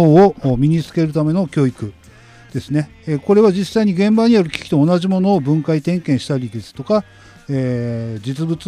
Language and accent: Japanese; Tokai, Ibaraki, Japan; also born or lived in Hitachi; 生まれは日立市です。育ちは東海村になります。